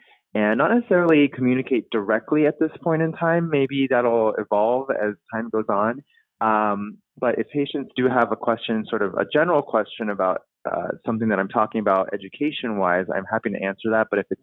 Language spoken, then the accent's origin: English; Taiwan; I spent part of my life growing up in Taiwan